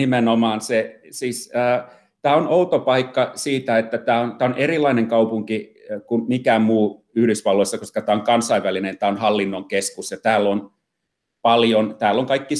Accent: Luumäki, South Karelia, Finland; also born or lived in North Savo; Tulen Luumäeltä, Kaakkois-Suomesta, Etelä-Karjalasta. Siellä kävin koulut. Olen syntynyt Pohjois-Savossa, että me vähän oltiin tällainen kiertolaisporukka, meidän perhe.

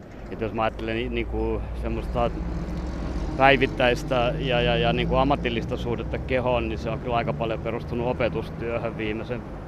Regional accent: Helsinki, Uusimaa, Finland; Että mä oon Helsingistä kotoisin

